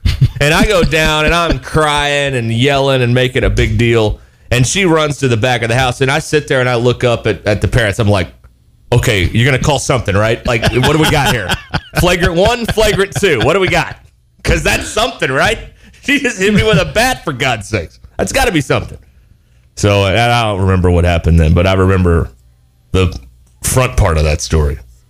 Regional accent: Arkansas, United States; I grew up with cursing in Arkansas.

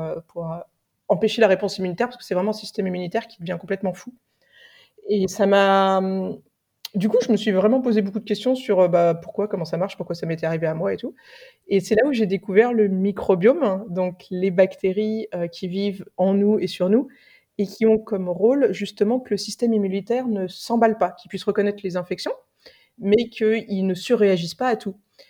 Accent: Paris, Île-de-France, France; Alors moi, je suis une bonne petite parisienne. Donc je suis née dans le 15e, j'ai vécu dans le 16e, dans le 18e. Mes parents habitent maintenant Boulogne-Billancourt, donc je suis bien locale.

